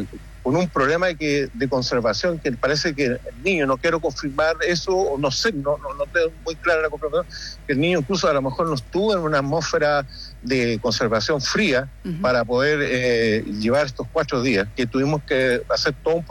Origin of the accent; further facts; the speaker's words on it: Chile; nosotros como padres, por último nosotros como chilenos, que pagamos los impuestos